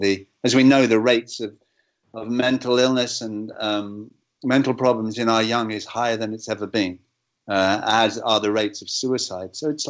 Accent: England, United Kingdom; And I remember discovering, you know, as an Englishman, that we hadn't been taught it at school.

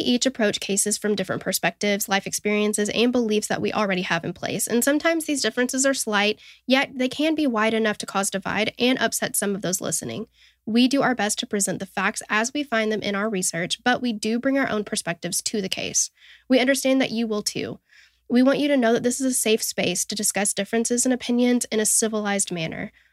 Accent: Southern United States, United States; But just remember that we are two girls from the South, and hopefully we don't ruin this.

